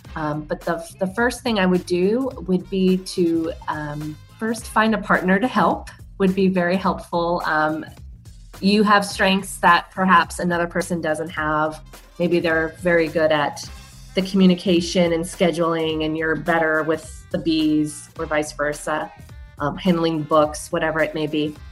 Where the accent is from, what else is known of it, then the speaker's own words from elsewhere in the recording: Houston, Texas, United States; I'm from Houston, Texas, and my side hustle is B2B Honey Collective.